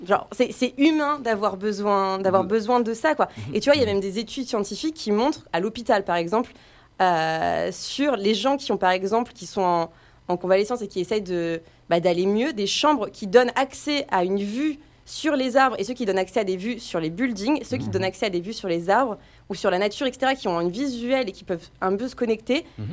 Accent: Auvergne-Rhône-Alpes, France; moved away; quand je suis partie de l'Auvergne, j'étais en mode bon, vas-y, ça m'a saoulé.

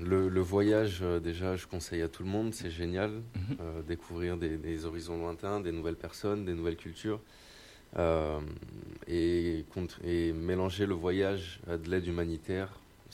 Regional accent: Mayotte; now in France; Ouais, je viens de loin, je viens de Mayotte, du coup.

